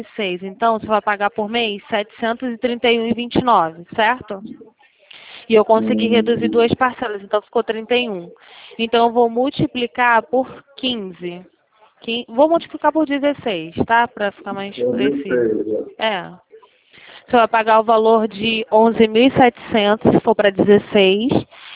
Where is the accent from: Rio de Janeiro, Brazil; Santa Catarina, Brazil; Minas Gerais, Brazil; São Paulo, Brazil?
Rio de Janeiro, Brazil; Sou carioca